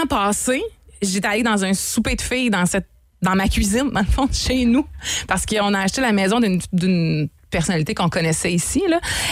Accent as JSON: {"language": "French", "region": "Quebec", "country": "Canada", "said": "quand on est québécois, t'entends parler québécois en voyage, souvent, tu viens d'où?"}